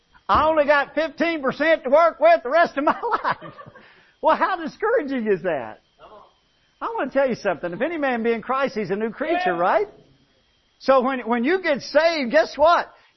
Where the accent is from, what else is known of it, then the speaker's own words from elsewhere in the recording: United States; Well, I grew up in the United States. My grandpa was a tobacco farmer.